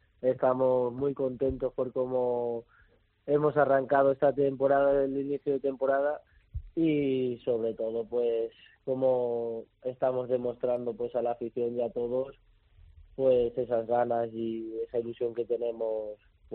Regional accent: Valencia, Valencian Community, Spain; born there; Sí, bueno, nací en Nazaret, un barrio de Valencia.

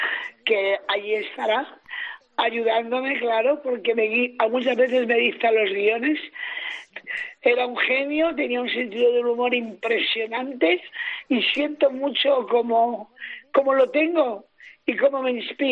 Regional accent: Cuenca, Castilla-La Mancha, Spain; llegué a la Plaza Mayor de mi ciudad, porque yo soy de Cuenca.

